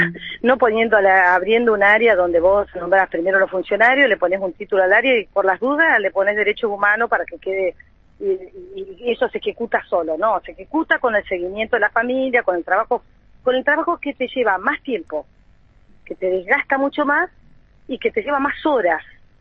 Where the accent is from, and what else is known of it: Argentina